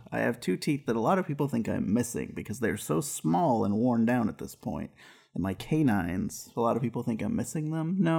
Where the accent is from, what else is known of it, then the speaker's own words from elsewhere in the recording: West Coast, United States; So we're from the West Coast.